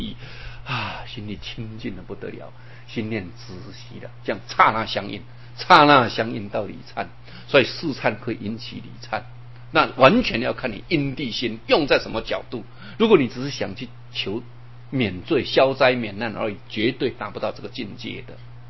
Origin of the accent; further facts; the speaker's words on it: China; 所以我们人都有这种嫉妒障碍，尤其我们中国人这个习气是最强的